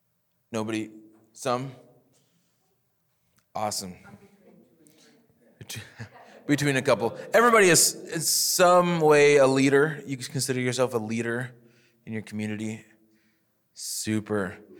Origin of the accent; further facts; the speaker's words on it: Worthington, Minnesota, United States; now in Sioux Falls, United States; I would consider myself from Sioux Falls now. I was originally from Worthington, Minnesota. It's not too far from Sioux Falls.